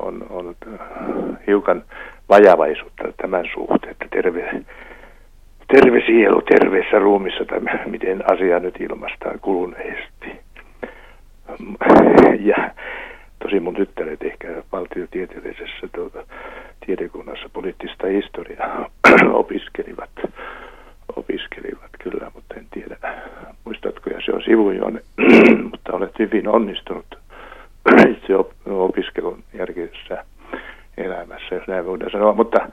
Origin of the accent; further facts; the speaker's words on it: Savonia, Finland; Siitä mä olen savolaisena ja urheilijana ylpeä